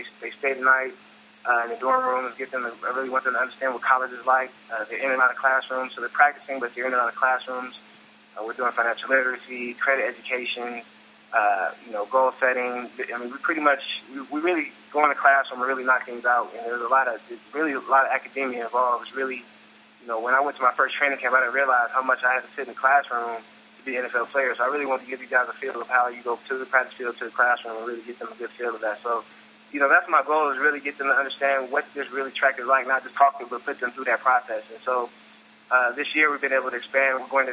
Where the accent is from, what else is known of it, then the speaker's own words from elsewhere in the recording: Oakland, California, United States; we dealt with inner-city kids in my hometown of Oakland, California, and I went back to my old community